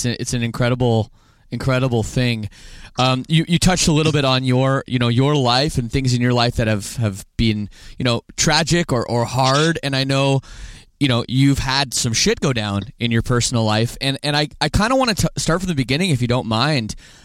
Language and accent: English; Canada; I'm from Canada. Maybe it's a little bit different